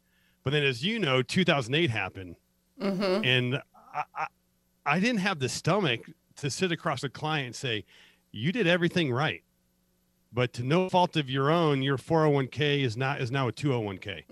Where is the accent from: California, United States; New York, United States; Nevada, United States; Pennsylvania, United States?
Nevada, United States; Las Vegas; I'm born and raised in Las Vegas. I went into the Army right after high school